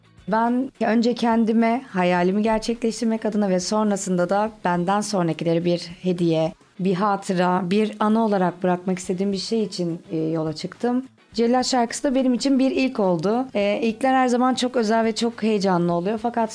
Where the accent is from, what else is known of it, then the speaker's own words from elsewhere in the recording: Edirne, Turkey; born there; Öncelikli olarak Trakya kızıyım. Edirne doğumluyum.